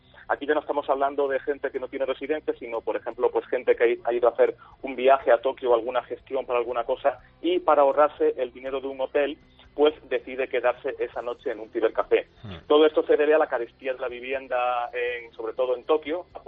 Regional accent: Córdoba, Andalusia, Spain; porque yo también soy de Córdoba.

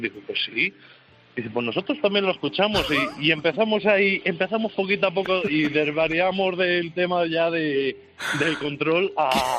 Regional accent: Salamanca, Castile and León, Spain; now in Zaragoza, Spain; yo soy de Salamanca.

